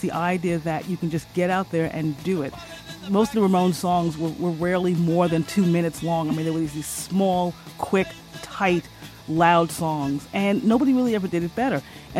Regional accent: Queens, New York, United States; I'm from Queens, they were from Queens

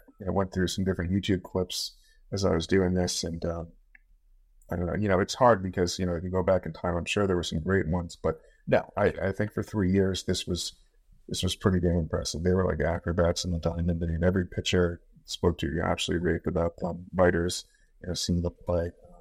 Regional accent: Boston, Massachusetts, United States; Yeah, I mean, so I'm from Boston

